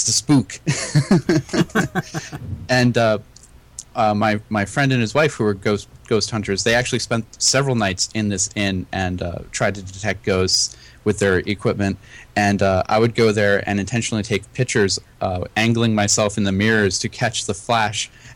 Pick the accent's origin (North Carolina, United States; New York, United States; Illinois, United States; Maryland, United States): New York, United States; Carmel; And in my hometown of Carmel, New York, there's a small inn.